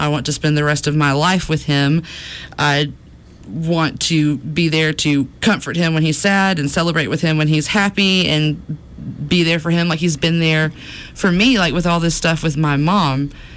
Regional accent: Oklahoma City, Oklahoma, United States; born there; also born or lived in Alabama; yeah, we were back in Alabama. I was born in Oklahoma City in 85, and we were back in Alabama.

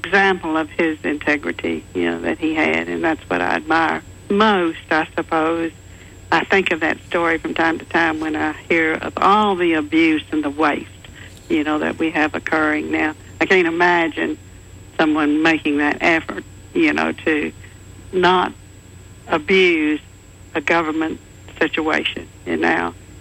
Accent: Texas, United States; Of course, I grew up in Texas, and my dad graduated from A&M in 1930

